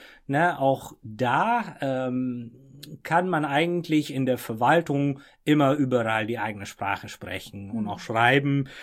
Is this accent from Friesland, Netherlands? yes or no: yes; Friesland, Netherlands; ich kann da wahrscheinlich am meisten über meine Heimatregion erzählen, über die Provinz Friesland in den Niederlanden